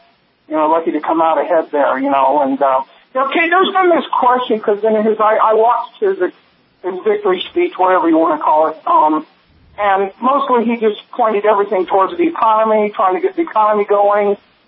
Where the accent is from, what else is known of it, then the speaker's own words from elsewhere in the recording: Utah, United States; All right, now you know my home state of Utah, right?